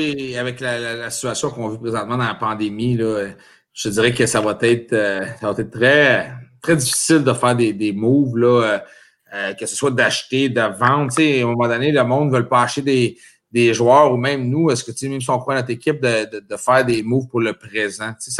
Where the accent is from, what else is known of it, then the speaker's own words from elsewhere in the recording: Mercier, Quebec, Canada; Ben, je viens de Mercier, qui est à Saint-Marc de Bois-là.